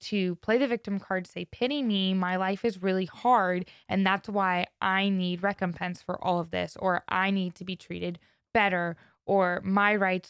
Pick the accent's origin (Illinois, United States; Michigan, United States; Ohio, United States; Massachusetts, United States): Ohio, United States; I'm going to pick on my home state of Ohio in this episode